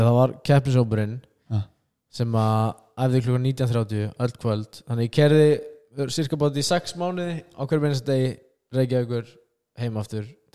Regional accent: Stokkseyri, Southern Region, Iceland; Ég er frá Stokkseri

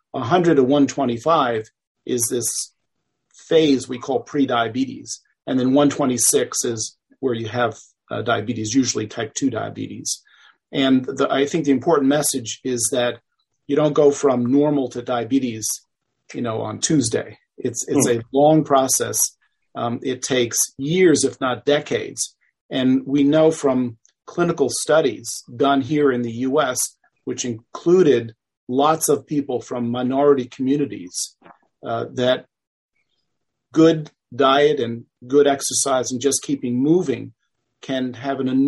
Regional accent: Bronx, New York, United States; now in Stratford, United States; Well, right now I live in Stratford, Connecticut, just down the road from New Haven, but I'm born and raised in the Bronx, New York.

